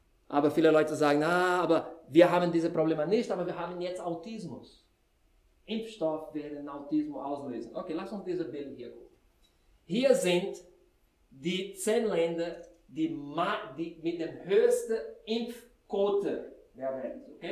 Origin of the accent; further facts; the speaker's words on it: Brazil; German is a second language; Ich bin in Anfang 70er geboren in Brasilien.